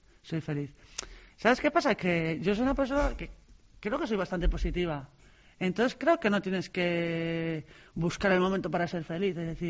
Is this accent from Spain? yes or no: yes; Galicia, Spain; Yo me da igual, yo quiero un cocido gallego. No, sí, soy muy de mi tierra, de mi comida, de mis playas, de mi gente. Soy un poco así, ¿no? Muy morriñenta, como digo yo. Me encanta estar en Galicia